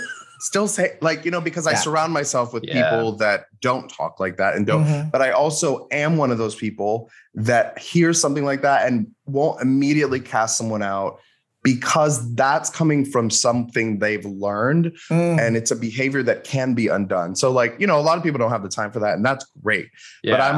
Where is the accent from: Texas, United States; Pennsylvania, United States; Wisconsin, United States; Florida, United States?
Florida, United States; Miami; I grew up kind of all around the world. No, my parents were in the army. My parents were in the army, so we lived in a bunch of different states.